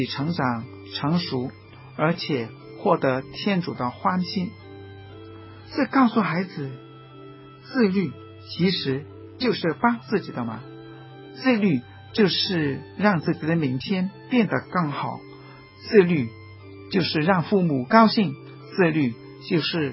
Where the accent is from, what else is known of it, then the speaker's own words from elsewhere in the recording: China; 我们中国人很注重五伦，父子有亲，君臣有义